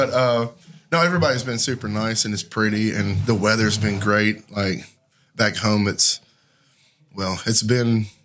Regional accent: Nashville, Tennessee, United States; I'm more of a country guy, you know. So I grew up around Nashville and it was a great place to grow up.

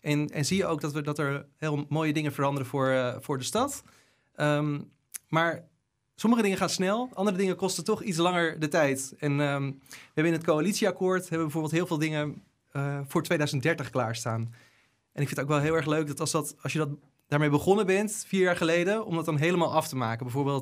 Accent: Haarlem, North Holland, Netherlands; Ik ben 38, opgegroeid in Haarlem. En ik woon ook gewoon natuurlijk in Haarlem. Ik woon in de Zuiderpolder.

